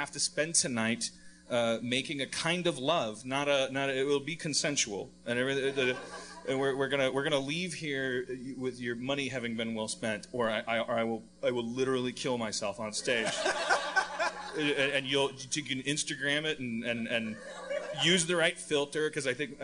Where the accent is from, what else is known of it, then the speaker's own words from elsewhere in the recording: Wisconsin, United States; Like, I'm from Wisconsin. It was cheese.